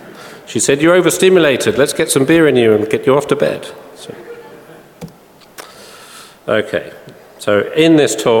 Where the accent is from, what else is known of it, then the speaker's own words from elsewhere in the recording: United Kingdom; 1X is enough for us because we're British, you know, so.